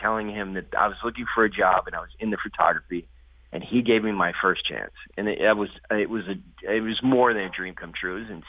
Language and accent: English; Maryland, United States; Growing up in the Maryland, D.C. area, in the early 80s, obviously skateboarding was a huge part of my life.